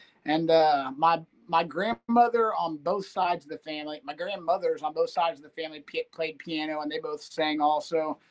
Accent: Austin, Texas, United States; And so in high school, got a couple of my buddies together and we started playing music. And we're from Austin. And so we used to go play Sixth Street.

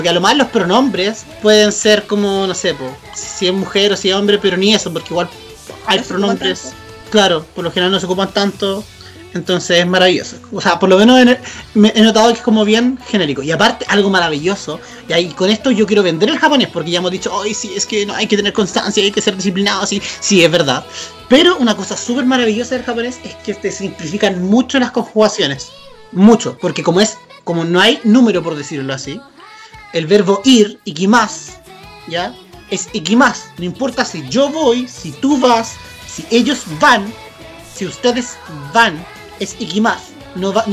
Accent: Concepción, Biobío, Chile; por lo menos acá en Concepción, hola, somos de Concepción, estamos nosotros

